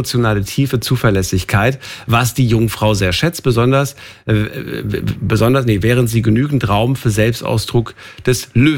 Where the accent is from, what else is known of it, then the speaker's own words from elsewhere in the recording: Frankfurt, Hesse, Germany; Du, als ich 15, 16 war, da war, wenn es ein Date gab, dann war immer irgendwie, lass uns, bin ja aus Frankfurt